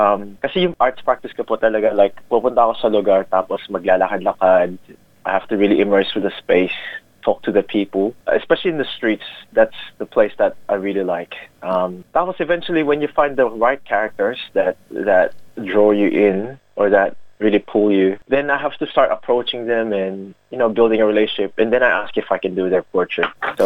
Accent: Australia; accent: Australian; My accent is Australian and I love this place. This is my home forever, for sure.

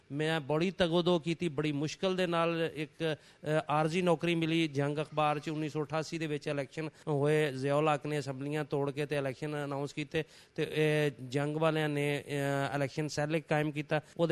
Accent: Lahore, Punjab, Pakistan; ਇਹਦੇ ਕੋਈ ਸ਼ੱਕ ਨਹੀਂ ਜੀ ਕਿ ਅਸੀਂ ਲਾਹੌਰੀ ਹਾਂ, ਲੇਕਿਨ ਲਾਹੌਰ ਦਾ ਜਿਹੜਾ ਅਸਰ ਰੰਗ ਹੈ ਨਾ ਉਹ ਸਾਡੇ 'ਤੇ ਨਹੀਂ ਚੜਿਆ, ਕਿਉਂਕਿ ਅਸੀਂ ਲਾਹੌਰ ਦੀ ਇੱਕ ਪਸਮਾਨਦਾ ਇਲਾਕੇ 'ਚ ਨਵਾਹੀ ਇਲਾਕੇ 'ਚ ਰਹਿੰਦੇ ਸਾਂ ਅਤੇ ਉਹ ਇੱਕ ਪੇਂਡੂ ਬੈਕਗਰਾਊਂਡ ਜਿਹੜਾ ਆ ਉਹ ਹੀ ਜ਼ਿਆਦਾ ਡੋਮੀਨੇਟ ਕਰਦਾ ਆ।

